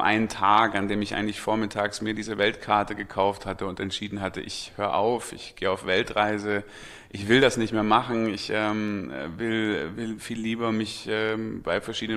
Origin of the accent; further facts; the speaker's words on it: Stuttgart, Baden-Württemberg, Germany; Ja, ich bin in Stuttgart geboren und habe dann dort auch Abitur gemacht